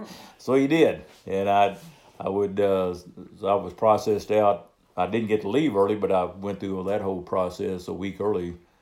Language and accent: English; Cabot, Arkansas, United States; I came home in July and moved to Conway. I grew up in Cabot. That's where I went back to. I moved to Conway in August to start college.